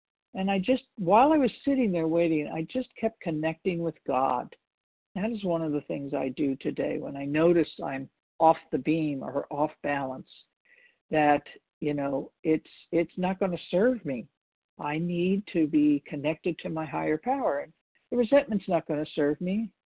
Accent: Walnut Creek, California, United States; I'm from Walnut Creek, California.

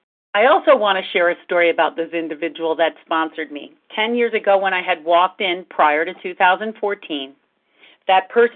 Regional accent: Florham Park, New Jersey, United States; I'm from Florham Park, New Jersey, and I am a recovered compulsive overeater

